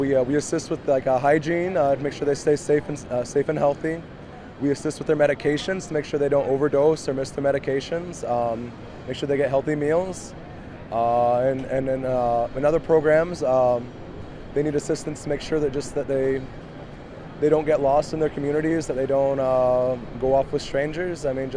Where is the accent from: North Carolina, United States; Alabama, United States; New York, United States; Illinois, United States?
Illinois, United States; I came from Illinois to stand up for my future and for the future of this country.